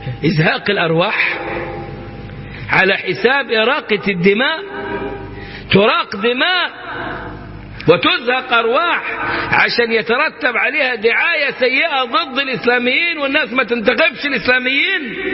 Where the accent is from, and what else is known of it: Upper Egypt, Egypt